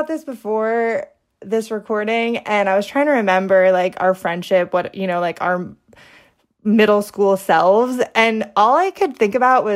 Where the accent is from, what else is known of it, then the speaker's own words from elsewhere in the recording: Warwick, United States; we grew up in Warwick, right? A small kind of rural town.